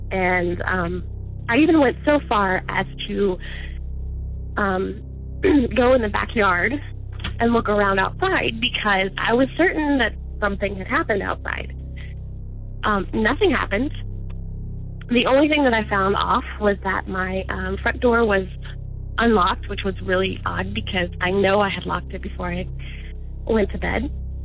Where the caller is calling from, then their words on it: Georgia, United States; I am calling from Georgia.